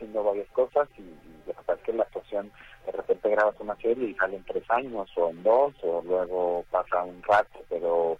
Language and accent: Spanish; Guadalajara, Jalisco, Mexico; en Guadalajara, muy contento de haberlo venido a presentar antes que en ningún otro lugar. Aquí en mi tierra, en el lugar donde mariachi se incrustó en mi piel